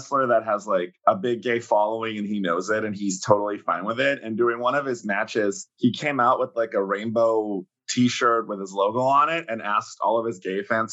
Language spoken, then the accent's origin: English; California, United States; because I grew up in the Bay Area, and the Bay Area, you know, whether we like it or not, is more friendly towards queer people and towards gay men.